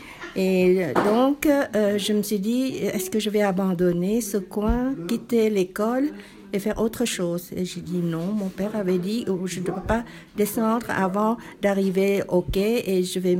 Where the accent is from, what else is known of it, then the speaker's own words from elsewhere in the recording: Vietnam; chez nous, au Vietnam, même en ville, on parle toujours en poésie dans l'éducation avec les enfants